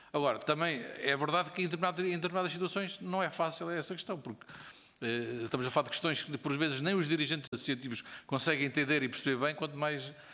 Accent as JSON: {"language": "Portuguese", "town": "Peniche", "region": "Leiria", "country": "Portugal", "said": "imaginemos, eu sou de Peniche"}